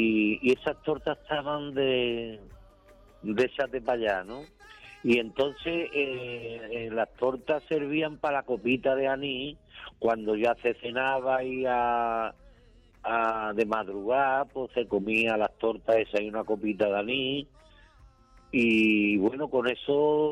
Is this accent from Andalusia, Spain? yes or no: yes; Lebrija, Andalusia, Spain; desde aquí, de mi pueblo de Lebrija, un pueblo encantador, flamenco y gitano